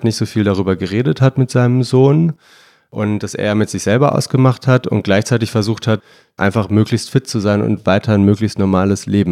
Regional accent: Bonn, North Rhine-Westphalia, Germany; Ich komme aus Bonn

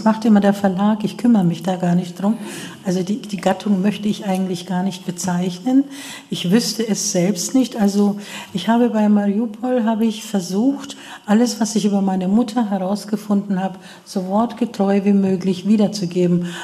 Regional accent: Forchheim, Bavaria, Germany; also born or lived in Fürth; In Fürth bin ich geboren, aber in Forchheim dann aufgewachsen, ja.

